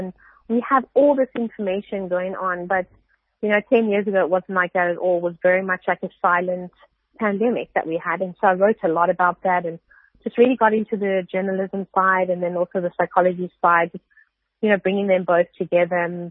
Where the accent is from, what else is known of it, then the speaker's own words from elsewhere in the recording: Cape Town, Western Cape, South Africa; So I grew up in basically in Cape and in Table View. And I really, really loved growing up close to the beach